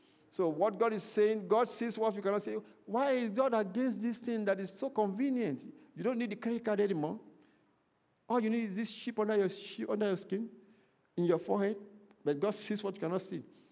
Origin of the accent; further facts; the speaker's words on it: Nigeria; moved away as an adult; When I came to this country, the first time I came to this country from Nigeria, just for a visit, and I wanted to rent a car at the airport.